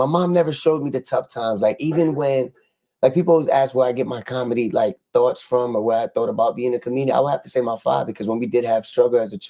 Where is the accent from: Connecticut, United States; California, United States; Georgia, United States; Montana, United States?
Connecticut, United States; New Haven; New Haven. You called it yourself. Born and raised in New Haven, man. All my life. Lived right there on Chatham Street.